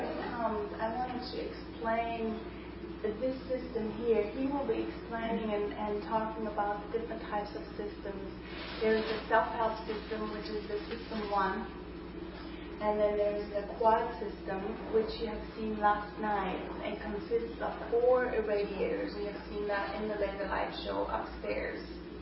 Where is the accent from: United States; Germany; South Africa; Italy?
Germany; born there; English is a second language; also born or lived in Paris; I was born in Germany. I've lived there most of my life. I've lived in Paris for a couple of years and studied languages